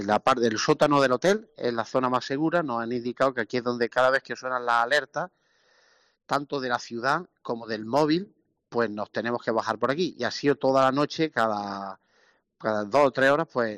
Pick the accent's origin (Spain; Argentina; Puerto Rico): Spain; Andalusia; Y hombre, como andaluces, pues siempre la alegría es lo nuestro, ¿no?